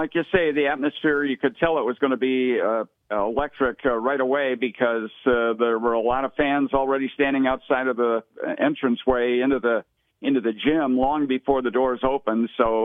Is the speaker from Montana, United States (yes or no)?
no; Detroit, Michigan, United States; when I was in high school, a kid growing up in Detroit, I seldom went to my high school football, basketball.